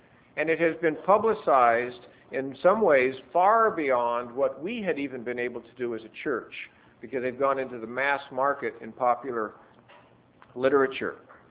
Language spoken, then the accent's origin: English; Butte, Montana, United States; When I was growing up in Montana, we lived in Butte when I was young